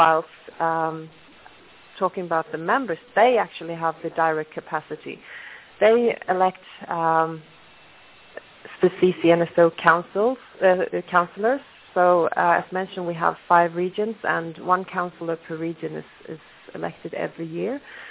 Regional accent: Poland; English is a second language; and I'm from Poland.

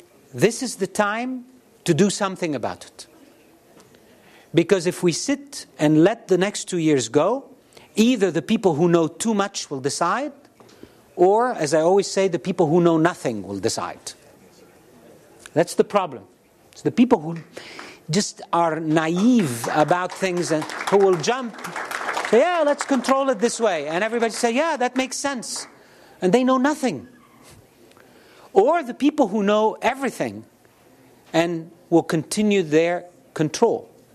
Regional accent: Beirut, Beirut Governorate, Lebanon; now in United States; I was born in Beirut. Of course, then I moved to the U.S., and I love the U.S. This is my home now, and my kids are American.

